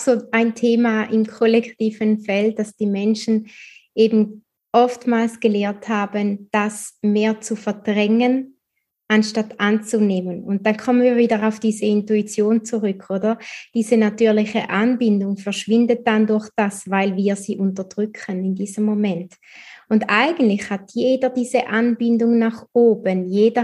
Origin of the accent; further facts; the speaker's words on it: St. Gallen, Switzerland; ich bin sehr bodenständig aufgewachsen in Toggenburg, auch in der Nähe von den Bergen oder umgeben von den Bergen, und das war mir auch immer wichtig.